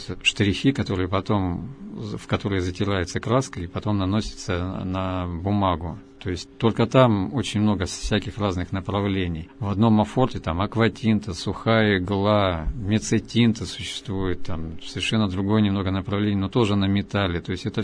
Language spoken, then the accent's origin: Russian; Moscow, Russia; born there; now in Yekaterinburg, Russia; а я родился в Москве, сейчас живу в Екатеринбурге